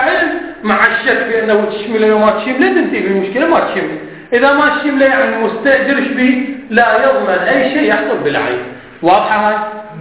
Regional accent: Iraq; احنا مثلا عندنا بالعراق

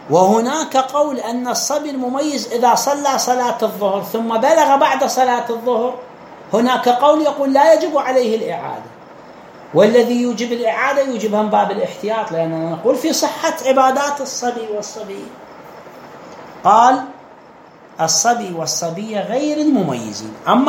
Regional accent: Iraq

